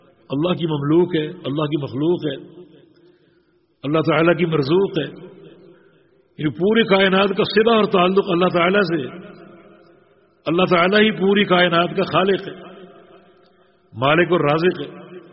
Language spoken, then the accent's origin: Urdu; Sindh, Pakistan; میرا تعلق صوبہ سندھ سے ہے, پاکستان سے